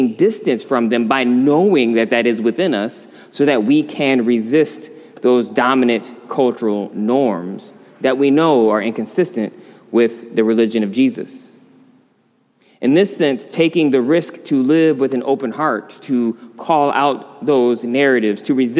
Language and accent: English; Battle Creek, Michigan, United States; So I grew up in Battle Creek, Michigan, pretty small, semi-rural town.